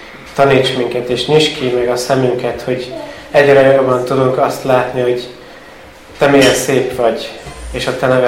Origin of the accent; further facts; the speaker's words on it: Sweden; born there; Hungarian is a second language; igazán nem vagyok magyar eredetileg. Anyukám az. Kint születtem Svédországban, és ezért kérem a megértést.